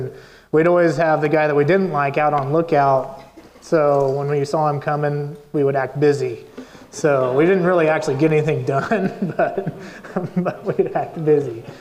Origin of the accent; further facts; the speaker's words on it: Kansas, United States; I grew up in Southwest Kansas. My parents have feed yards there and stuff.